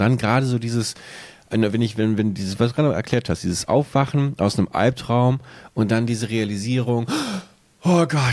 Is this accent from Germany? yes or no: yes; Buchholz, Lower Saxony, Germany; in meiner alten Heimatstadt Buchholz an so einer Kreuzung, an der ich früher gewohnt habe